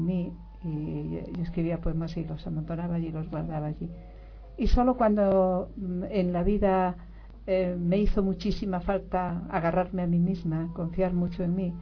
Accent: Galicia, Spain; first language Galician; Spanish is a second language; verdaderamente bilingüe, porque nací hablando gallego, viví hasta los 13 años hablando gallego, pero luego aprendí castellano y viví en un mundo en que se hablaba castellano.

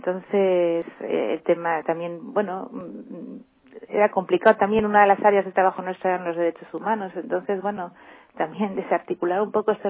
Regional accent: Basque Country, Spain; Sí, como soy vasca, soy de cuadrilla, entonces no consigo la vida sola.

